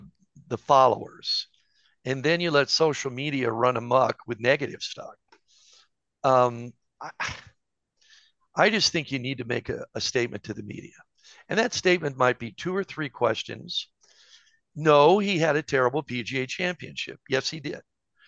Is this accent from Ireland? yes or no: yes; Ireland; I'm Irish too.